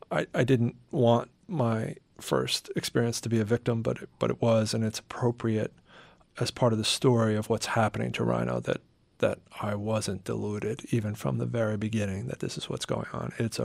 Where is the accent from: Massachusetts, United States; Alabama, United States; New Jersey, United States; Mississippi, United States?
New Jersey, United States; the way I expected as a boy growing up in New Jersey.